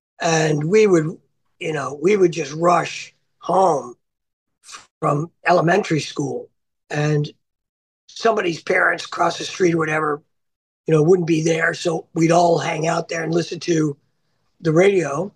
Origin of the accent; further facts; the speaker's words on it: New York City, New York, United States; also born or lived in Detroit / Los Angeles / London / Stockholm; I'll say I was born in Detroit. I lived there till sort of early 80s, mid 80s. I moved to New York City, and that's where I really grew up.